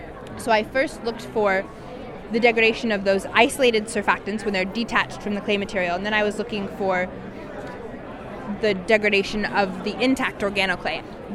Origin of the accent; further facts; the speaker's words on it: Portland, Oregon, United States; I'm from Portland, Oregon, and I go to Oregon Episcopal School in Portland.